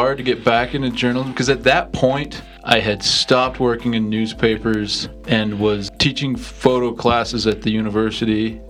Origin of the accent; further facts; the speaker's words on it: New Mexico, United States; I grew up in New Mexico, and in college I studied photojournalism